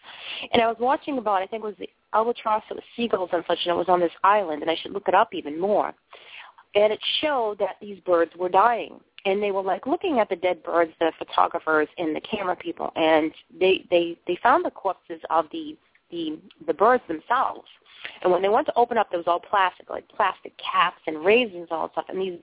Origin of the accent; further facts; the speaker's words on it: Boston, Massachusetts, United States; accent: Boston; I'm from Boston. I'm not talking about, like, in the suburbs. I've lived in the inner city parts of Boston, but so, yeah, it's really thick.